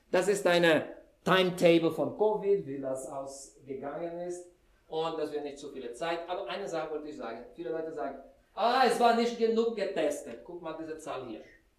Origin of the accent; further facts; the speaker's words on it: Brazil; German is a second language; Ich bin in Anfang 70er geboren in Brasilien.